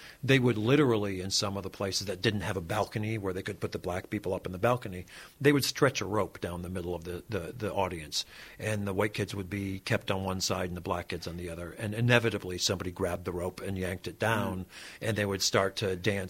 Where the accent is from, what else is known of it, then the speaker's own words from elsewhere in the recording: United States; I actually think, you know, I grew up in America in a very mixed community